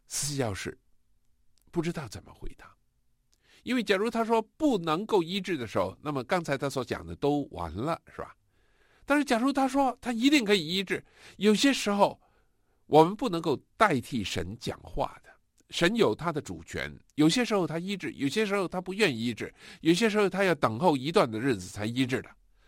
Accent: China

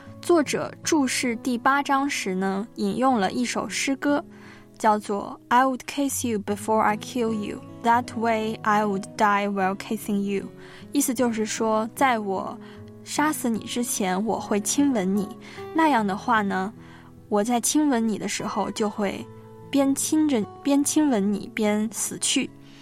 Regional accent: northern China, China; born there; now in Hong Kong, China; 而我又出生在一个就是北方的一个很传统的省份，虽然我现在来到了香港

